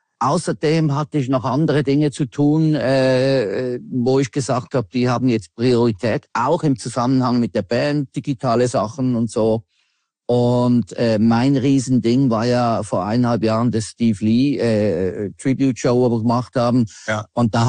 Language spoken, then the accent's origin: German; Switzerland; Es ist immer so ein bisschen, wir gehen dann als Schweizer zur Urne und stimmen ab.